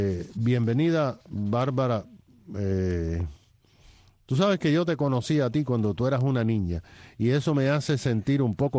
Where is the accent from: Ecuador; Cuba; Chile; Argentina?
Cuba; moved away; yo salí de Cuba muy joven